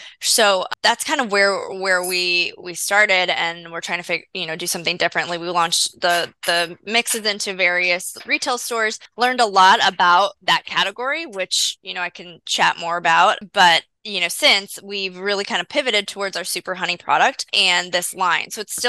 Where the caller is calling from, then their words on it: Miami, Florida, United States; And I am calling in from Miami, Florida.